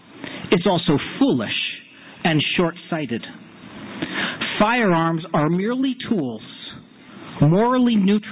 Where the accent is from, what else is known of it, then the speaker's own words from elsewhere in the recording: United States; As a rabbi, as a father, as a Jew, as an American